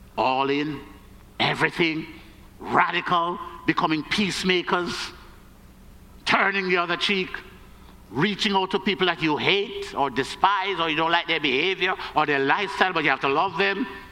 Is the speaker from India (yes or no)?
no; Jamaica; also born or lived in United States; I cry over America because I live in America in part. I cry over Jamaica because I'm Jamaican and I live there in part.